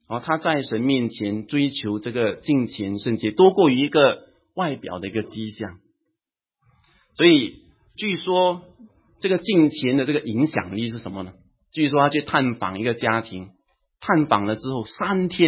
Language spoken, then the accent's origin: Chinese; Singapore; 最近我们新加坡人就比较少注意冬运会了